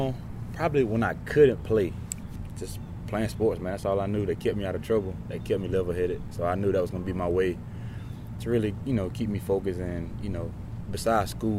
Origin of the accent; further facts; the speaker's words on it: Tarboro, North Carolina, United States; Yeah, growing up in Tarboro, man, you know, on the east side.